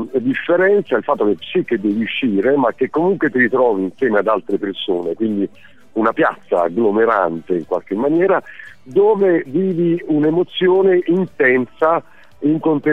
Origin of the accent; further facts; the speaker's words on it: Naples, Campania, Italy; now in Rome, Italy; Io sono napoletano, come abbiamo appena detto, e qui a Roma non avevo parenti o amici